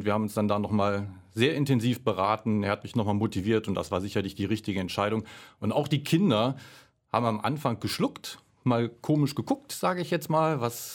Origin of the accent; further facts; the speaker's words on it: North Rhine-Westphalia, Germany; Ich bin halt Rheinländer durch und durch